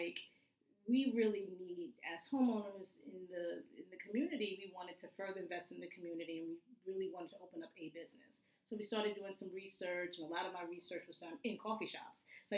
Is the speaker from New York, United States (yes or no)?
yes; Long Island, New York, United States; now in Brooklyn, United States; We were living in Long Island at the time. I was raised in Long Island.